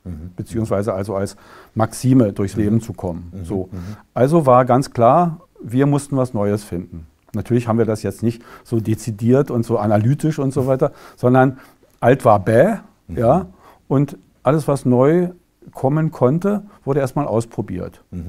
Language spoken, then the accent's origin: German; Berlin, Germany; Gut, ich bin im Vorort von Berlin aufgewachsen, aber man hatte ja natürlich den beständigen Zugriff zur Innenstadt.